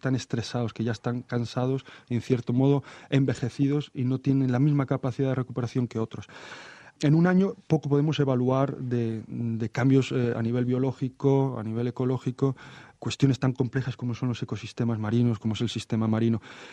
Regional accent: Galicia, Spain; a mí me ha tocado vivir, creo recordar que 4, como gallego

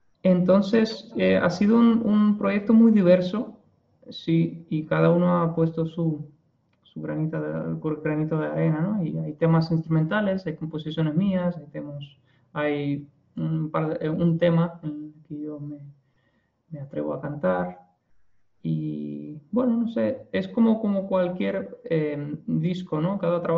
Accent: Cuba; also born or lived in Russia; soy cubano y ruso. Mi mamá es rusa, aunque yo he nacido en Cuba y he vivido una parte de mi vida en Cuba, otra en Rusia

